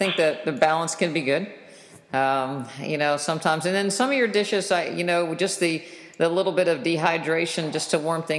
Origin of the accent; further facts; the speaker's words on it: West Virginia, United States; I grew up in West Virginia, and, you know, the traditional standard American diet, West Virginia style, which meant a lot of gravy and a lot of lard